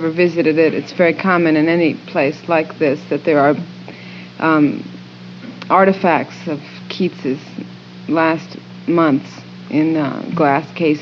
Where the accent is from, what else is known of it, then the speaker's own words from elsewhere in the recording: Rome, Lazio, Italy; I grew up in Rome, and I avoided seeing most of the things that tourists go all the way to Rome to see for all those 17 years.